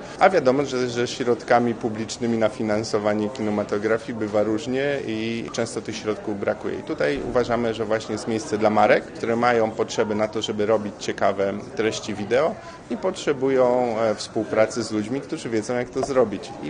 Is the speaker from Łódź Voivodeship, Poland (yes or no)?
yes; Łódź, Łódź Voivodeship, Poland; a z drugiej strony wywodzę się z filmowej Łodzi, której te tradycje od dawien dawna egzystują